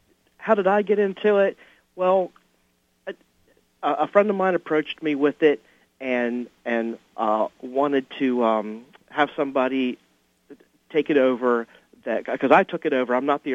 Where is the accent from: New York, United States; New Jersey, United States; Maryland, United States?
Maryland, United States; Edgewood; When I was a little kid, I grew up in Edgewood, Maryland, in Harford County